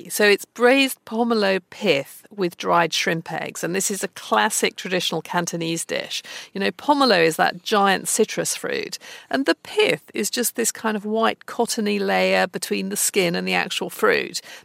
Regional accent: United Kingdom; the Chinese food that I'd known growing up in Britain.

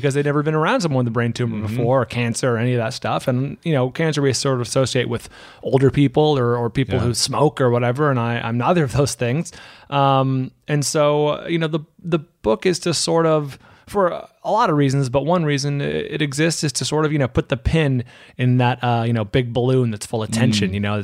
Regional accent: California, United States; moved away as an adult; now in Los Angeles, United States; I'm from the Bay Area, San Francisco Bay Area, and came to LA in, it was 96 to go to college. I went to USC and I never went back.

